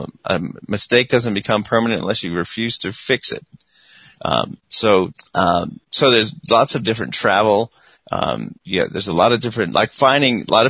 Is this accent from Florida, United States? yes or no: yes; Miami, Florida, United States; I grew up in Florida and I should have remembered this, but I didn't.